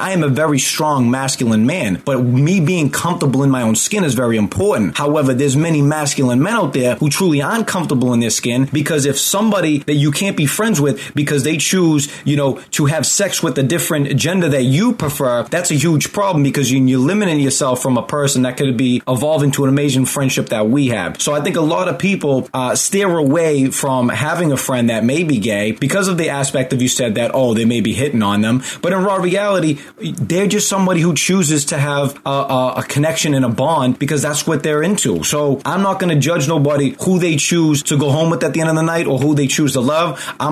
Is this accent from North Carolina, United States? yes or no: no; Massachusetts, United States; You know, I grew up just outside of Boston. So the Boston mentality is we use the F word a lot.